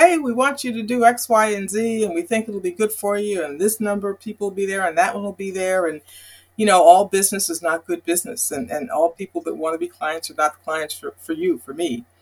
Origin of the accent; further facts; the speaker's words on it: Mount Vernon, New York, United States; also born or lived in White Plains, United States; I grew up in Mount Vernon, New York.